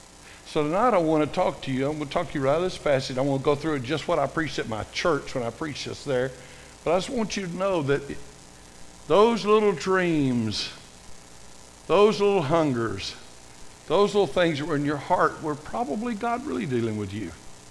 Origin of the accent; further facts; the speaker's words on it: Tennessee, United States; I'm from Tennessee Hills, and I don't know nothing.